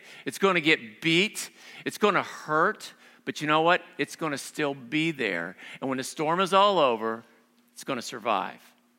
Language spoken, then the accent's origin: English; Ohio, United States; We find out that she's from Ohio. I'm from Ohio.